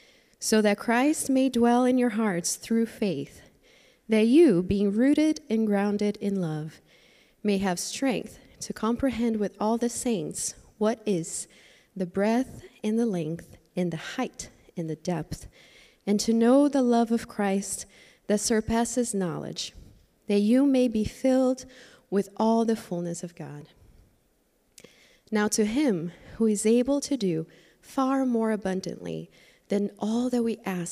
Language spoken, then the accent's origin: English; Brazil; if you don't know me. … is my husband … I'm originally from Brazil, and I do ministry in Brazil.